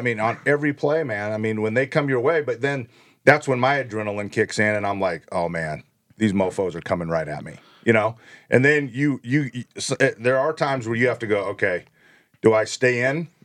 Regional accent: Omaha, Nebraska, United States; And they have the U.S. Curling trials back in my hometown of Omaha, Nebraska.

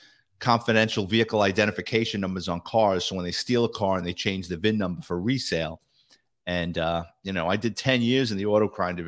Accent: Throgs Neck, New York, United States; Like growing up in Frog's Neck, there was so many car thieves.

